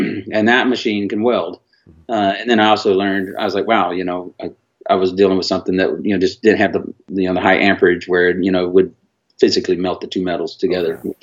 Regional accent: Austin, Texas, United States; I'm born and raised in Austin, Texas. Yes, sir.

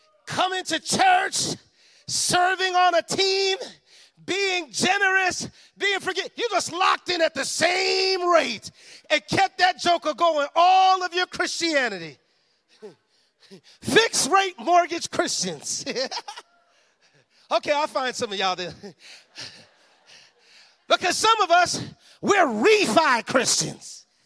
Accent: New York City, New York, United States; I'm from New York, can you tell? And there's this rapper that I love. By the way, New York is the home of hip-hop music. Rap music was born in New York, where I'm from, the Bronx.

